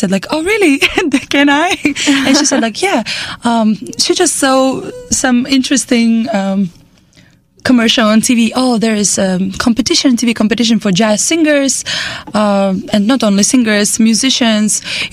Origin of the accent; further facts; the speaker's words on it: Estonia; English is a second language; I am originally from Estonia